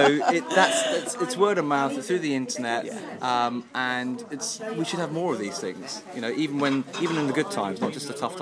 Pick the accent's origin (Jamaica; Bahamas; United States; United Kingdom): United Kingdom; London; I grew up on the Ferrier Estate.